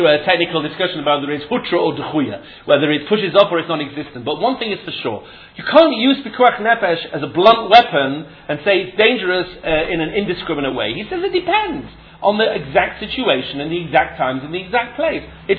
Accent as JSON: {"language": "English", "region": "England", "country": "United Kingdom", "accent": "English", "said": "The three oaths, it's my English accent, oaths, I don't know how you say it in other lands."}